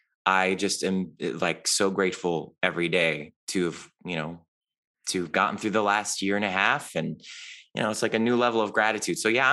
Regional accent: Cleveland, Ohio, United States; I mean, because I grew up in Cleveland, Ohio, and loved musicals

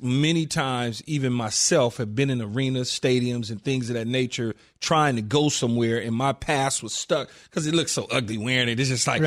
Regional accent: Los Angeles, California, United States; growing up in South Central L.A. and just seeing things firsthand

